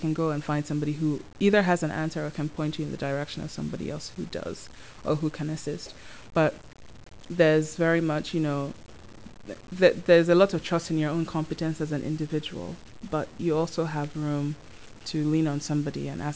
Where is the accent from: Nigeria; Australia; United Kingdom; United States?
Nigeria; now in Canada; I'm from Nigeria, and I've been in PEI for over 7 years now.